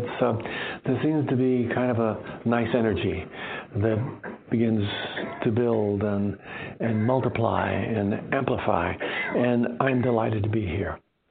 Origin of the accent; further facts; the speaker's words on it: California, United States; I born and raised in California.